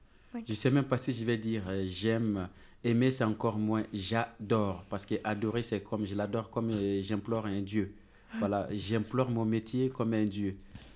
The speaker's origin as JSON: {"language": "French", "country": "Burkina Faso", "tie": "born there", "said": "mais quant à mon pays, je suis né au Burkina Faso, qui est un tout petit pays de 274 000 km² avec, disons, 12 millions d'habitants environ."}